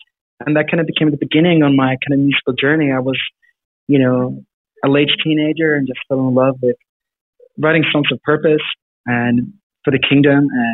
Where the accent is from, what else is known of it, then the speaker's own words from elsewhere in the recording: South Africa; also born or lived in Sweden; I grew up in Sweden and Africa, of all places.